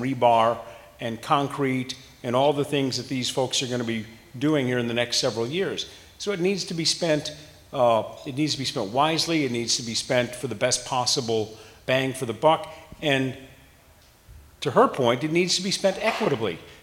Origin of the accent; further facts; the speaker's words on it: Chicago, Illinois, United States; I'm from Chicago. And in Chicago, there's always a certain finder's fee